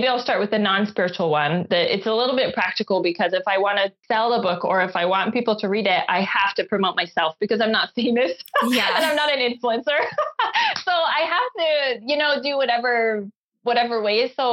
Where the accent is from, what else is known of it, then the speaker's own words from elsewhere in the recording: Arizona, United States; also born or lived in Vermont; now in Serbia; So I currently live in central Serbia, but I'm not from here. I grew up in Arizona and Vermont. We moved.